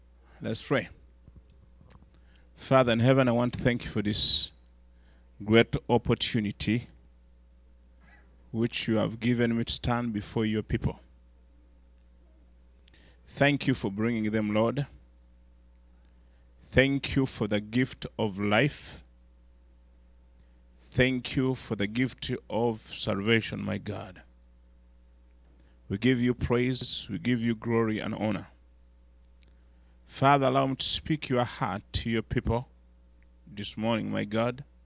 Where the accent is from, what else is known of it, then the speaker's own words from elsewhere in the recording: Uganda; from Uganda.